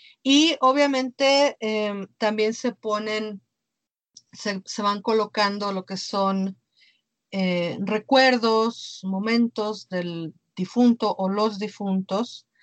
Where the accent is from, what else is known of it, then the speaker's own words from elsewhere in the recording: Mexico City, Mexico; como yo soy de la Ciudad de México, no estaba yo muy empapada de todas estas cosas tan tradicionales y tan de los pueblos chicos